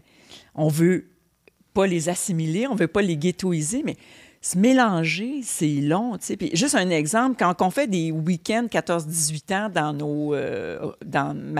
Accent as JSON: {"language": "French", "town": "Sainte-Catherine", "region": "Quebec", "country": "Canada", "tie": "born there", "said": "Moi, je suis née à Sainte-Catherine, à côté de Kanawagé."}